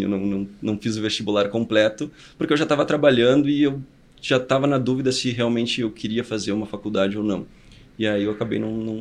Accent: Alegrete, Rio Grande do Sul, Brazil; born there; now in Santa Maria, Brazil; Eu moro em Santa Maria, mas eu nasci na fronteira oeste do Rio Grande do Sul, que é Alegrete, uma cidade menor aí.

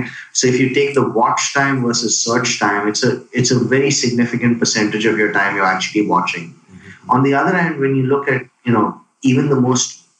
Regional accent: India; born or raised there; now in Singapore

